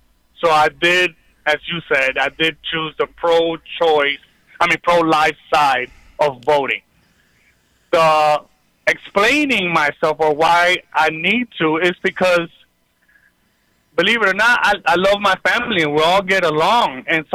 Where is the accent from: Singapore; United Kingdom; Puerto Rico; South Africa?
Puerto Rico; now in United States; I'm Puerto Rican, born and raised in Puerto Rico. My parents are Puerto Rican. I've been in the States now, over 40 years.